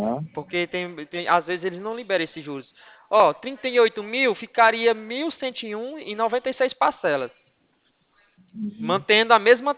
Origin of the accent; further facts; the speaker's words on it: Ouricuri, Pernambuco, Brazil; Só que eu não moro aí, né? Hoje eu tô trabalhando longe. Trabalho na central do Santander, em São Paulo, né? Mas sou de Ouricuri.